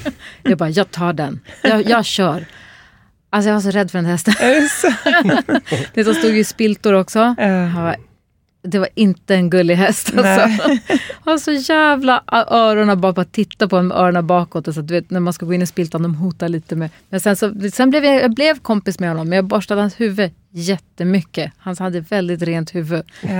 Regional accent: Luleå, Norrbotten County, Sweden; när jag är uppvuxen i Luleå

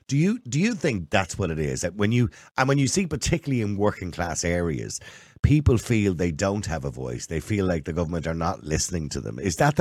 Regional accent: Dublin, Leinster, Ireland; I was raised in Edenmore, for God's sake. So I know Coolock very well.

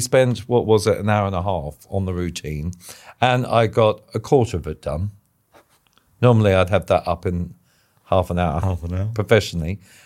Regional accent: Ballarat, Victoria, Australia; But I did two shows in my hometown of Ballarat.

